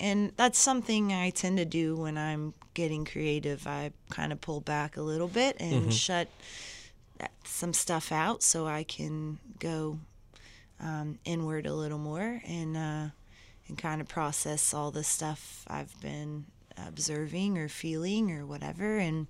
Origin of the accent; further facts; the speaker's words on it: Nashville, Tennessee, United States; But I think a big part of that is growing up in Nashville mm-hmm. and that just being part of who I am. I'm Southern